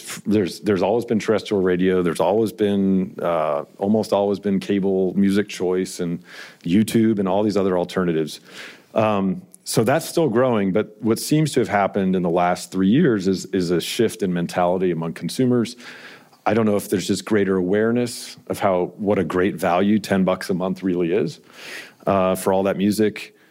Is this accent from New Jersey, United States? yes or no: yes; New Jersey, United States; also born or lived in Houston, United States; I was born in New Jersey, grew up overseas and in New Jersey until I was 12, and then moved to Houston, Texas. My parents are immigrants from Belgium, and so I spent a lot of time in Europe.